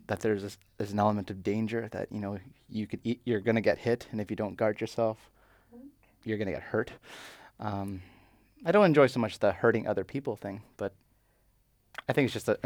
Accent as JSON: {"language": "English", "country": "Canada", "said": "I'm from Canada."}